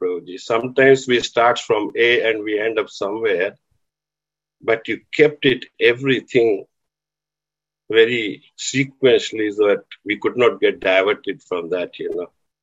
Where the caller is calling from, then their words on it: New Zealand; from New Zealand. It's 2 o'clock in the morning here.